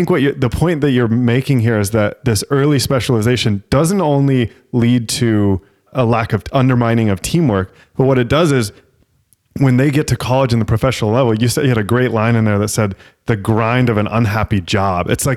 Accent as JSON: {"language": "English", "region": "Utah", "country": "United States", "tie": "born or raised there", "said": "basketball happened in the winter and I grew up in Utah."}